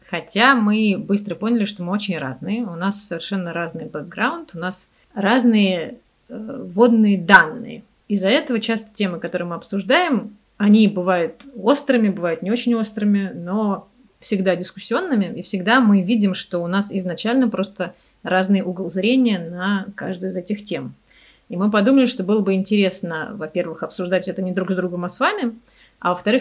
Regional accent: Moscow, Russia; мне 38 лет. Я родилась и выросла в Москве.

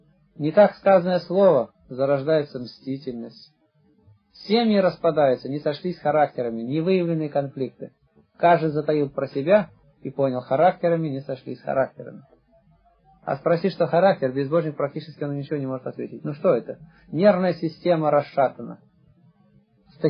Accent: Barnaul, Altai Krai, Russia; Я, например, с Алтайского края. Угу. Там жил сын пастуха. Отец у нас многодетный, 10 детей, без руки. Всю жизнь пастухом был, мы выросли в степи.

